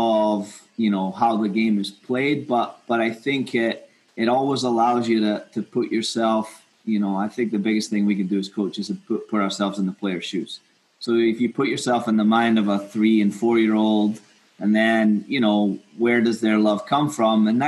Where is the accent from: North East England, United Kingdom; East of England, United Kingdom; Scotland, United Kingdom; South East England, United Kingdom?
Scotland, United Kingdom; now in United States; growing up in Scotland and coached a little bit when I was younger over there. And then coming over here, I sampled all of American soccer.